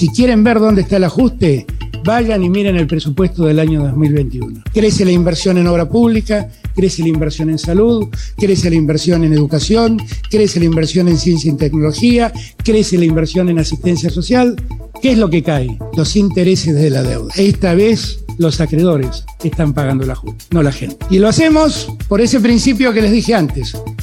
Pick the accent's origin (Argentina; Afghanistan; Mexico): Argentina; Todos queremos crecer y todos como argentinos queremos cumplir.